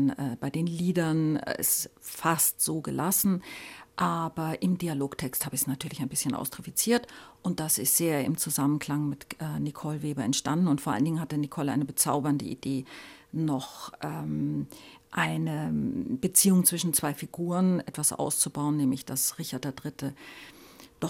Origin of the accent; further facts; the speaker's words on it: Germany; auch wenn man mich jetzt reden hört, ja, ich bin Deutsche